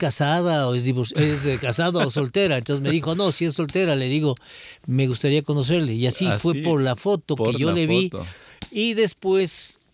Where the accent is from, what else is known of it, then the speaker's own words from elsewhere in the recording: Quito, Pichincha, Ecuador; Sí, yo soy de aquí de Quito y mis padres también y ya.